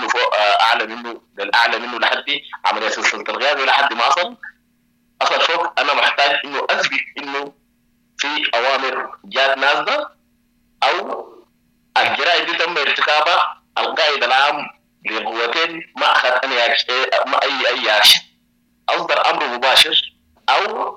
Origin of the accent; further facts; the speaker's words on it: Sudan; نحن عندنا في السودان في أي حرب تاريخنا مليء بحروب